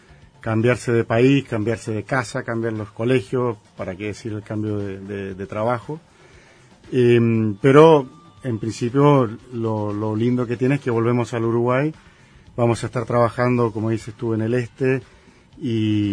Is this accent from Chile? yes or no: yes; Chile; Los varones somos chilenos.